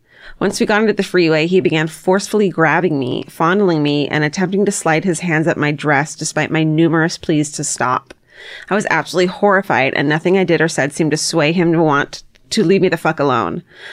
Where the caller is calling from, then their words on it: Nashville, Tennessee, United States; from Nashville, Tennessee. Longtime listener, first time caller. Like most Nashvillians, this is not my hometown, but it is my home state